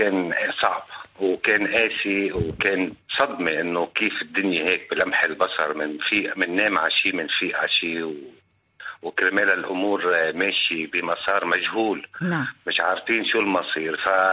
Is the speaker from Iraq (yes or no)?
no; Syria; وأنا سوري